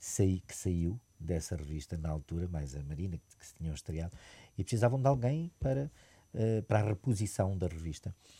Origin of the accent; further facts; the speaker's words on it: Angola; E em 63 eu nasço e pronto. E foi a voz dela foi-me acompanhando ao longo da minha vida em Angola. Eu nasci em Angola.